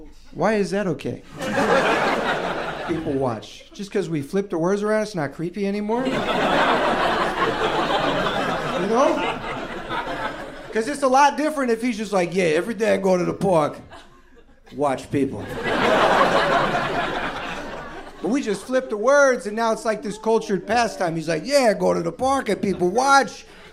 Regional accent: Georgia, United States; moved away as an adult; I'm from Georgia. I used to be a sweet southern boy. You know, I lived here 6 years.

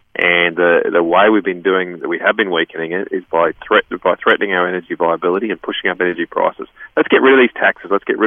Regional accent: Queensland, Australia; I come from central Queensland.

